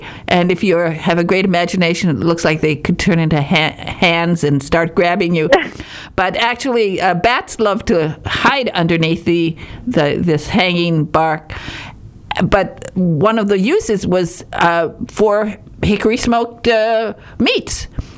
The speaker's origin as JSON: {"language": "English", "region": "Michigan", "country": "United States"}